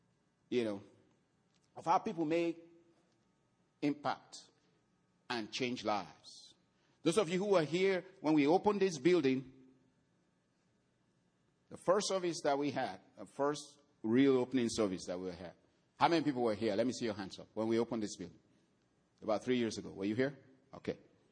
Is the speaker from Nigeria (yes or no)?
yes; Nigeria; because it sounded like a Yoruba name, which I'm from the Yoruba tribe in Nigeria.